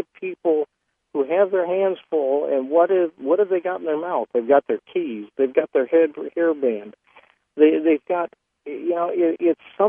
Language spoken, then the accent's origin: English; Los Angeles, California, United States; I grew up in Los Angeles back when it was the Brown Bowl.